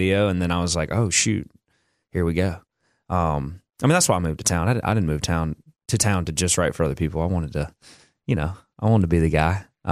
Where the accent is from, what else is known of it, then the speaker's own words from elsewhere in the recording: Louisiana, United States; Bo and I grew up together in Louisiana